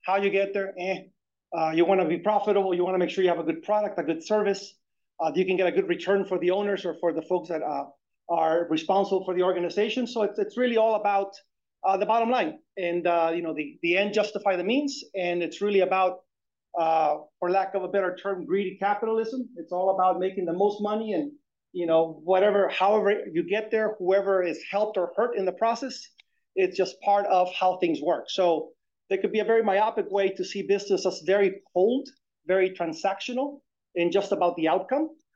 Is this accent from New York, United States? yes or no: no; San Diego, California, United States; I know it's a little cold, but I'm from San Diego. Trust me, this is cold.